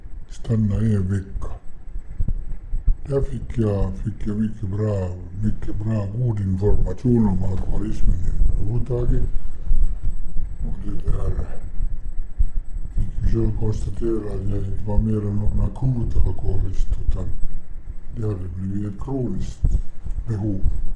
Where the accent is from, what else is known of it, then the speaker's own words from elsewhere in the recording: Helsinki, Uusimaa, Finland; Jag är född i Helsingfors och det där har bott här i hela mitt liv egentligen. Förutom tiden utomlands.